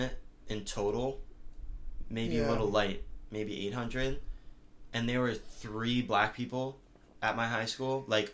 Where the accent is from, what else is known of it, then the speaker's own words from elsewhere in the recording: Pennsylvania, United States; Like, back in my hometown, Bucks County, I lived in a bubble, dude.